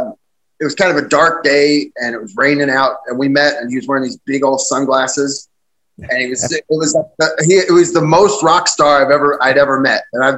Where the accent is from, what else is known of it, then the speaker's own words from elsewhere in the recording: Connecticut, United States; also born or lived in Dallas; I made most of my mistakes in Dallas, so I say I'm raised there, but I'm from Connecticut, so.